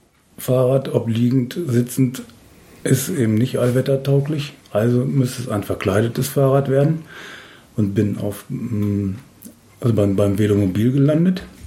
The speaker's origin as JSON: {"language": "German", "region": "North Rhine-Westphalia", "country": "Germany", "tie": "born there", "lives_now": "Hannover, Germany", "said": "bin zwar gebürtiger Westfaler, jetzt aber in Hannover gelandet. Fast 50 Jahre mittlerweile, 3 Kinder."}